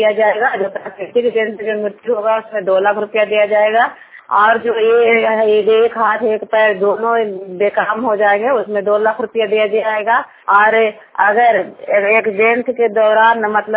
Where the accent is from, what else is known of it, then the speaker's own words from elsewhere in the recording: Jangta, Bihar, India; मैं जंगता की हूँ। हरनौत ब्लॉक और जिला नालंदा का निवासी हूँ।